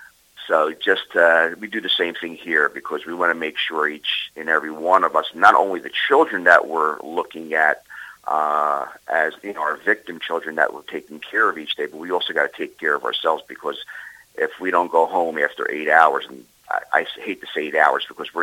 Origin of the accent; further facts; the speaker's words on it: Philadelphia, Pennsylvania, United States; I'm born and raised in South Philadelphia.